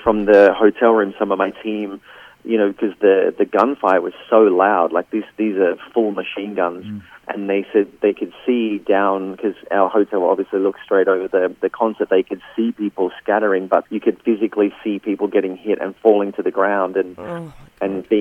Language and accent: English; Australia; It's just a very surreal experience being an Aussie.